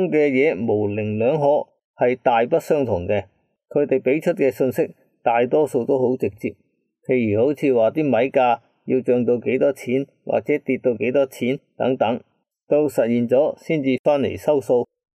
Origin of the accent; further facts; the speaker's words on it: Guangdong, China; 我哋广东人就叫呢啲做俗语啊。